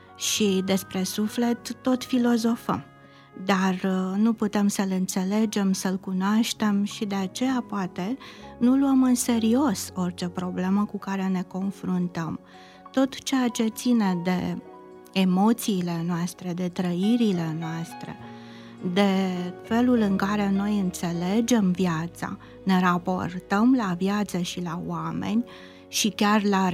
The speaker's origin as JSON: {"language": "Romanian", "country": "Romania", "said": "noi nu vrem să înțelegem ca români"}